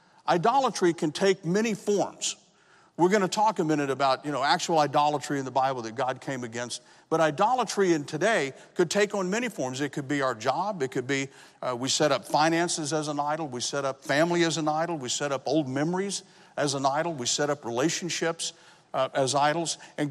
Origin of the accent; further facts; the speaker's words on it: Texas, United States; I grew up in South Texas, so watermelons were plenty.